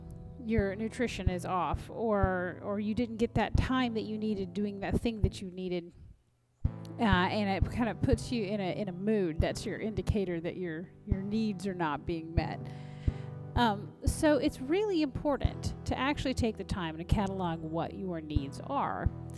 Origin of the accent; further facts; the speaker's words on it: the South, United States; accent: Southern; I grew up in the South, you can probably tell by the way I talk